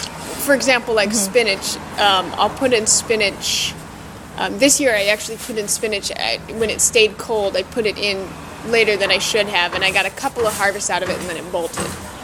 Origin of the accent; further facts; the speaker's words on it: Portland, Oregon, United States; now in Seattle, United States; I grew up gardening in Portland